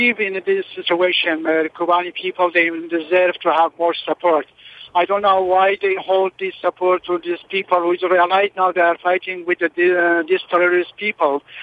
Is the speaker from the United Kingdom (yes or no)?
no; Iran; now in Richmond, United States; I am. And yes, I am Kurdish from Iran.